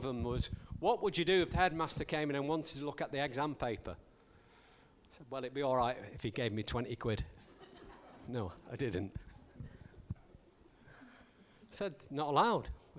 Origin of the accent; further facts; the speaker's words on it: United Kingdom; We're very strange as British people. We're known for our stiff upper lip.